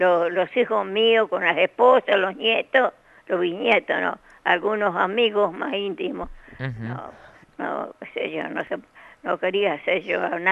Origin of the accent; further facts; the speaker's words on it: María Ignacia, Buenos Aires Province, Argentina; Nací y criada en María Ignacia.